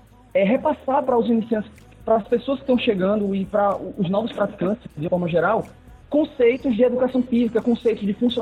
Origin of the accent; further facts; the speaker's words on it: Sergipe, Brazil; eu sou daqui de Sergipe